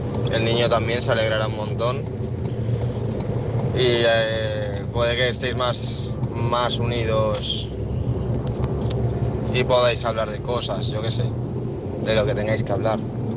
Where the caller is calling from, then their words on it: Valencia, Valencian Community, Spain; de Valencia.